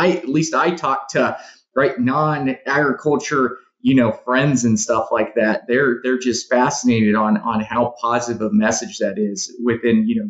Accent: Kansas, United States; Yeah, well, since you brought it up, I grew up in Kansas. I'm a diehard Chiefs fan, too.

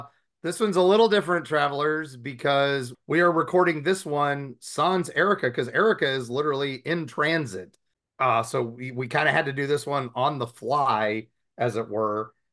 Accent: West Virginia, United States; also born or lived in Ohio / Kentucky; As I was a kid growing up in West Virginia as a nerd, I've been in Ohio, I've been in West Virginia, I've been in Kentucky

